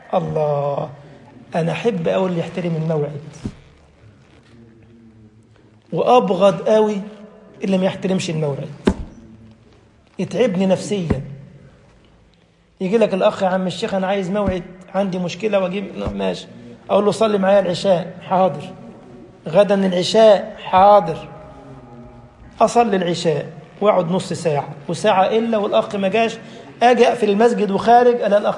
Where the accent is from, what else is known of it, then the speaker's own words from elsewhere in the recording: Egypt; سباغ او دهان بنسميه احنا في مصر نقاش